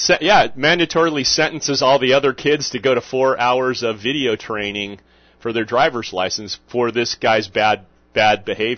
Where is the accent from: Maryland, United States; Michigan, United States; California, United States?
California, United States; I grew up in California. The California had driver's training in the classroom.